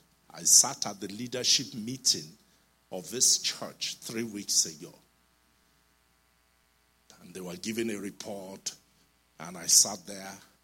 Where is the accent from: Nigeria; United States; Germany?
Nigeria; hello, hello, I'm a Nigerian pastor